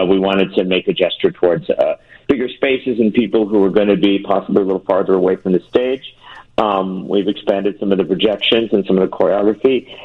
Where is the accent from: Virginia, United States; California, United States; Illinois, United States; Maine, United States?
Illinois, United States; Chicago; moved away as an adult; you know, I'm from Chicago and born and raised and spent most of my career there